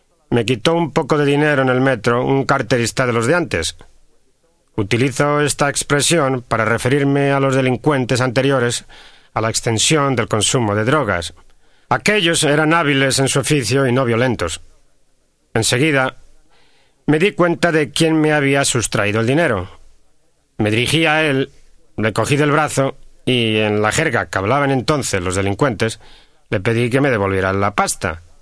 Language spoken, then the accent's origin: Spanish; Madrid, Community of Madrid, Spain; soy de Madrid, España.